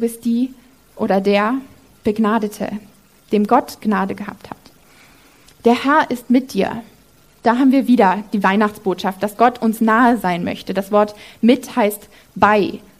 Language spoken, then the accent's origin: German; Freinsheim, Rhineland-Palatinate, Germany; wo ich herkomme, dann sage ich, aus der Pfalz, so die Gegend, so in der Nähe von Mannheim. Und dann, wenn sie nachfragen, dann sage ich Freinsheim.